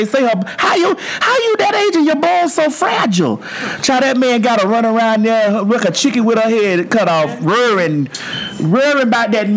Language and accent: English; Florida, United States; But I just want a nigga to know I'm from Dade County, DAB.